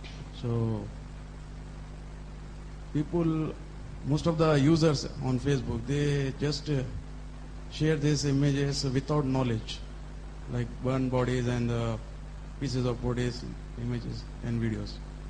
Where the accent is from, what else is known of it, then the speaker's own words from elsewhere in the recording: Hyderabad, Telangana, India; Hyderabad. It's very close